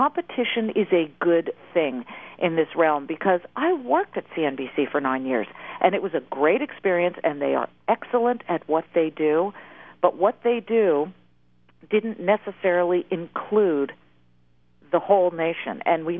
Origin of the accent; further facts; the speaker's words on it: West Coast, United States; I'm from the West Coast. I went to Berkeley, and everybody has this vision of what Fox is or what Fox is.